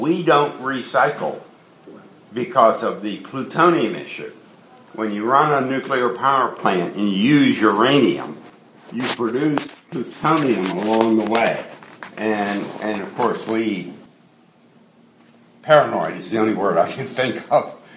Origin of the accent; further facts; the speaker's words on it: Altoona, Pennsylvania, United States; that was invented by a guy from my hometown, Altoona, Pennsylvania.